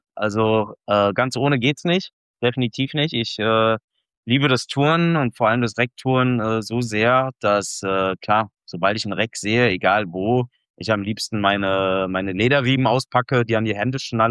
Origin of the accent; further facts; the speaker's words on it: Wetzlar, Hesse, Germany; Aber groß geworden bin ich hier in Wetzlar.